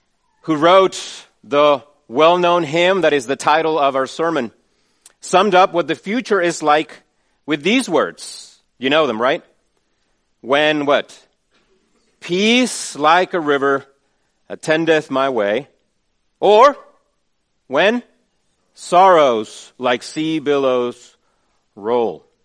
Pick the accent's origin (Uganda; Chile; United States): Chile; Growing up in Chile, I lived through many earthquakes.